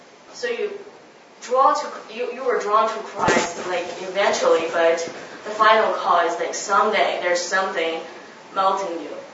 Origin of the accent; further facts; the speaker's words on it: China; English is a second language; My hometown is very close to the capital.